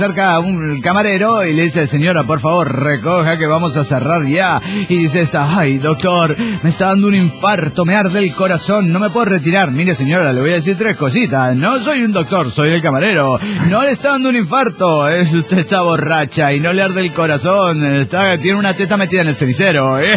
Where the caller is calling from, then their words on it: Ciudad Real, Castilla-La Mancha, Spain; de Ciudad Real, España.